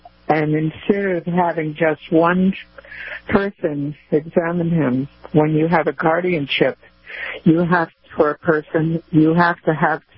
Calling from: Florida, United States; from Florida.

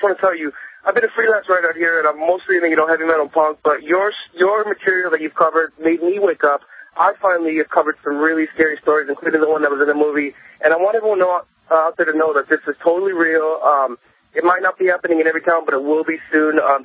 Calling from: Los Angeles, California, United States; I'm calling from Los Angeles. I'm a freelance writer reporter.

